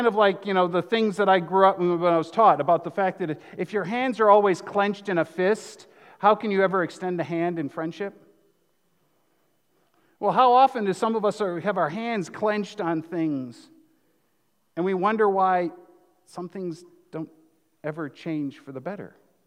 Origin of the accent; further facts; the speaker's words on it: Wisconsin, United States; also born or lived in Guam; I was born and raised in Wisconsin.